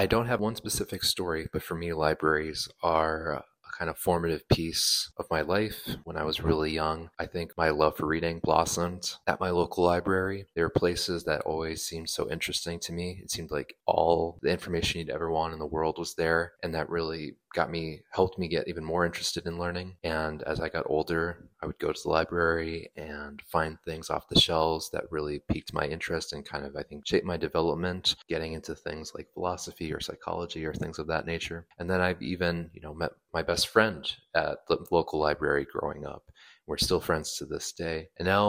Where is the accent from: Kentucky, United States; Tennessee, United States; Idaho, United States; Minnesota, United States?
Minnesota, United States; Apple Valley; now in Madison, United States; My hometown originally is Apple Valley, Minnesota. I came to Madison here to teach at DSU. I'm 32